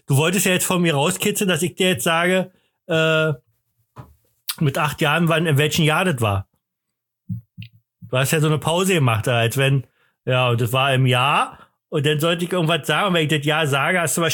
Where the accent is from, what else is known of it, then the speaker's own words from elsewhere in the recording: Berlin, Germany; born there; Ich bin in Berlin Buch geboren